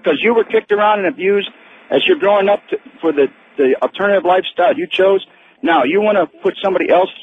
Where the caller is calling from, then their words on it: Pennsylvania, United States; Oh, I'm still in Pennsylvania